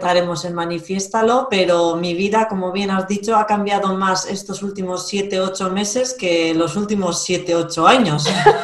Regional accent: Basque Country, Spain; now in Biscay, Spain; soy vasca, vivo en Vizcaya

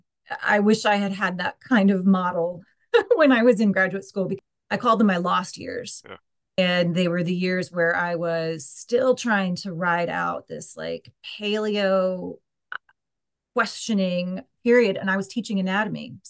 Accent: Ohio, United States; Well, I mean, I'm from Ohio, so really did start there because I went to Miami University for undergrad.

